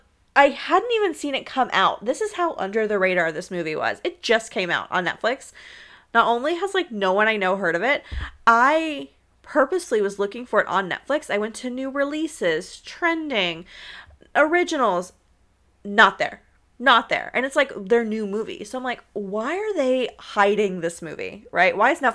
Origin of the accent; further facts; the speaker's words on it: the South, United States; I'm from the South. We always drank it iced